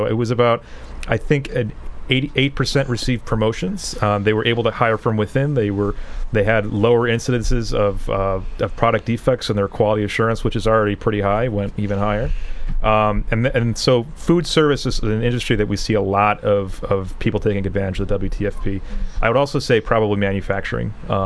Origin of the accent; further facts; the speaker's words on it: Michigan, United States; I'm from Michigan, and I assume everyone here is a Red Sox fan.